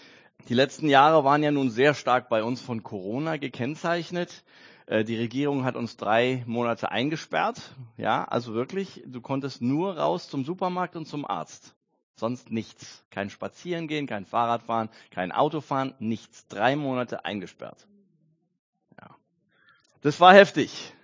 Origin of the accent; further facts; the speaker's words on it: Germany; Ich bin ja nun wirklich 100% Deutscher geboren und in Deutschland ist man pünktlich.